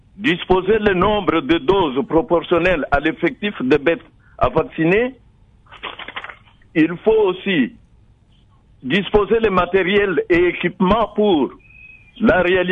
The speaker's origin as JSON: {"language": "French", "country": "DR Congo", "said": "Elle est même endémique ici chez nous en RDC."}